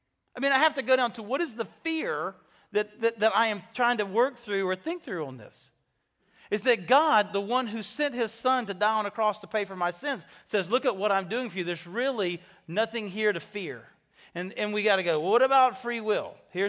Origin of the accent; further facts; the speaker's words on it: United States; I'm an American. I want to make my choices.